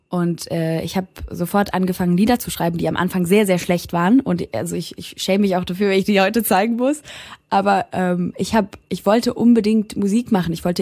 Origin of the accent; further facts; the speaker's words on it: Switzerland; Bei uns in der Schweiz heißen sehr, sehr viele Hunde Joya.